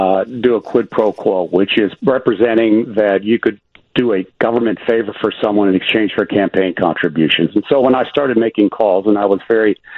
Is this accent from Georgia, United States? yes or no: no; Illinois, United States; Born and raised on the Northwest Side, went to public school, elementary school